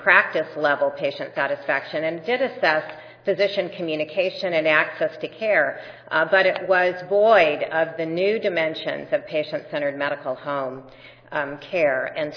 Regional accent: California, United States; I'm from Southern California where the Angels did not make it to the playoffs

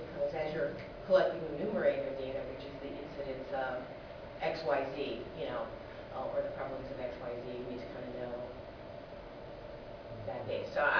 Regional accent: California, United States; I'm from California. I live very close to West Hollywood

